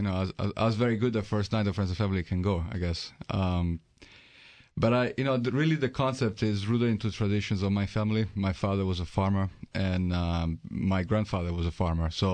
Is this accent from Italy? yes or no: yes; Marche, Italy; English is a second language; I'm bringing a spreadable salami that comes from my hometown. It's called Ciauscolo. We also have our house-made pastas of different interpretations. They're all regional Marche recipe